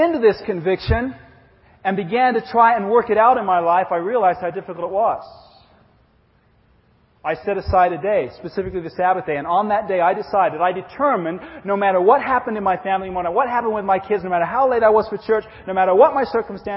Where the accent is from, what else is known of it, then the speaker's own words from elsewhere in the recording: England, United Kingdom; I know I'm very stoic because I was raised in England.